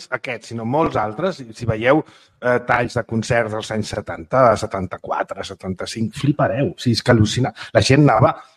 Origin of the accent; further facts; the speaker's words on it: Barcelona, Catalonia, Spain; jo he nascut a la Sagrada Família, que és un barri pues, de l'esquerra de l'Eixample